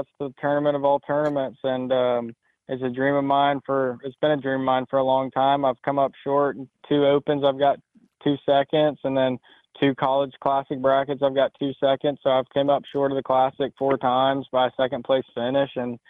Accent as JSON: {"language": "English", "region": "Alabama", "country": "United States", "tie": "born or raised there", "said": "No, but honestly, the tournament at La Crosse, it really reminded me of growing up on the Coosa River."}